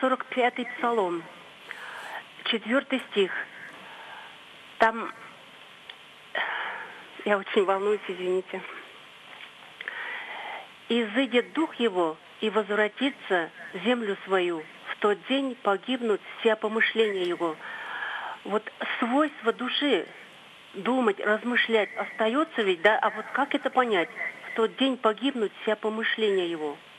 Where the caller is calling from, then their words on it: Mari El, Russia; Я звоню из Мариэл.